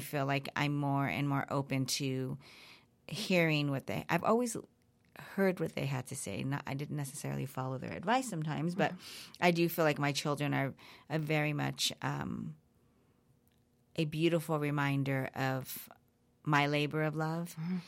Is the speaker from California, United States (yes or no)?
yes; Los Angeles, California, United States; I was with her father, and her father, we were living, I'm from Los Angeles. Mm-hmm. We moved to Fresno to have her.